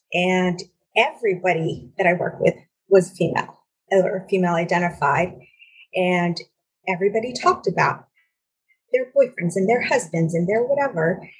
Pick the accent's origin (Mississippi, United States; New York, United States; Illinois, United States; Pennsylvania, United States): New York, United States; New Rochelle; I mean, I grew up here in Westchester. I grew up in New Rochelle, and everyone knows New Rochelle it's like the gateway drug for, you know, New York City kids.